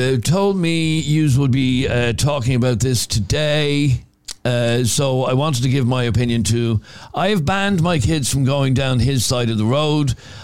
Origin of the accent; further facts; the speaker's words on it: Ireland; I'm from Talla, and it pains me to say that Talla is no longer safe at all. Ireland is no longer safe at all.